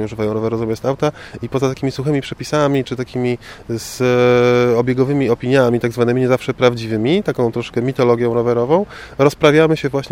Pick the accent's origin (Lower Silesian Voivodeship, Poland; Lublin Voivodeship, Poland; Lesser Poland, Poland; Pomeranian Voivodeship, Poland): Pomeranian Voivodeship, Poland; Gdynia; now in Gdańsk, Poland; Jako gdynianin jestem tutaj od parunastu już miesięcy mieszkańcem